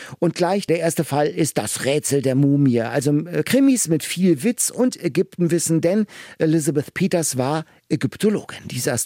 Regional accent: West Germany, Germany; Also man konnte als Wessi sozusagen auf diese Aussichtsplattform gehen und über die Mauer rüberschauen.

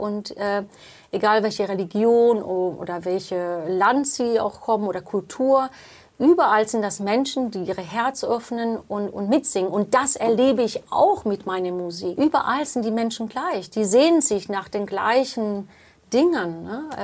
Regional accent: Spain; first language English; German is a second language; ich habe einen irischen Passport, aber ich bin in Spanien geboren.

